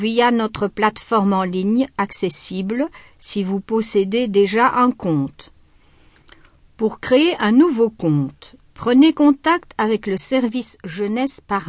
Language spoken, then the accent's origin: French; Ostend, Flanders, Belgium; now in Brussels, Belgium; J'ai 77 ans, je suis originaire d'Ostende. Je me suis mariée à Bruxelles.